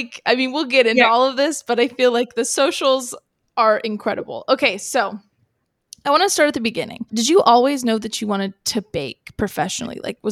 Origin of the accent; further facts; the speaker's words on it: Lincoln, Nebraska, United States; my favorite bakery in the entire world, Goldenrod Pastries, located in my hometown of Lincoln, Nebraska.